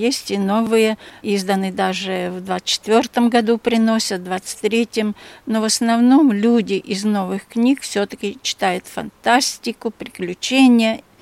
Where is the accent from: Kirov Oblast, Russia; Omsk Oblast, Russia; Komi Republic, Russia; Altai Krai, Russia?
Omsk Oblast, Russia; Bobrinka; also born or lived in Jelgava, Latvia; За Омском-то есть Дробышевский район, село Бобринка, где я выросла.